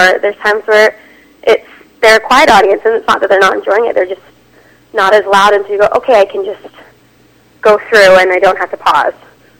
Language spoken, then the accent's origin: English; North Vancouver, British Columbia, Canada; Yes, I grew up in, I'm born and raised in North Vancouver.